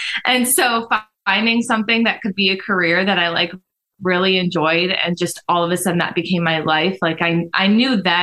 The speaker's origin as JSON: {"language": "English", "region": "Ohio", "country": "United States", "tie": "born or raised there", "also_born_or_lived": "Florida", "said": "Also complicated. Mostly Ohio. Born in Florida, went back to Florida for college, but I've lived in 8 states, so I am very complicated. But Ohio feels the most like home, but Florida is where my family is."}